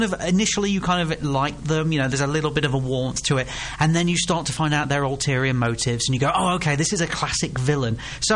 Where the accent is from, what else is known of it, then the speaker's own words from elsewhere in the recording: Nottingham, East Midlands, United Kingdom; is from the same place I'm from Nottingham.